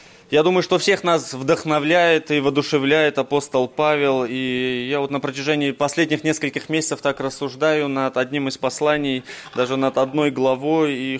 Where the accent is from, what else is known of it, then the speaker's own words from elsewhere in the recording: Novosibirsk, Novosibirsk Oblast, Russia; мне 31 год, лет. Мы из Новосибирска